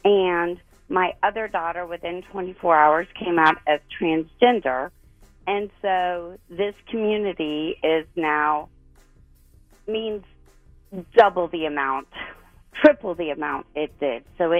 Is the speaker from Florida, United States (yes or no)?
yes; Orlando, Florida, United States; Orlando is my hometown.